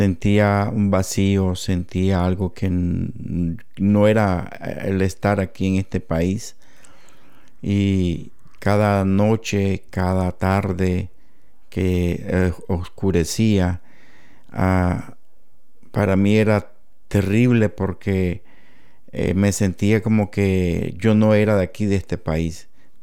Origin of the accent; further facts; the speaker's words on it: Managua, Nicaragua; moved away as an adult; soy de Managua, Nicaragua. Estoy aquí desde 1991, ya 30 años.